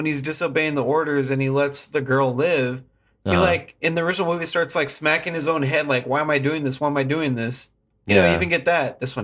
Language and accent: English; Texas, United States; Cause we're from Texas. We know he's not going to fucking survive a walk that far.